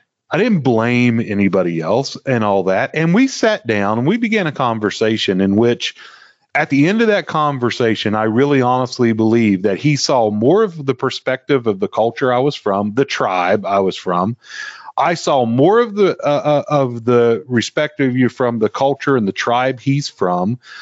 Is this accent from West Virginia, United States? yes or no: yes; West Virginia, United States; you know, I grew up in West Virginia.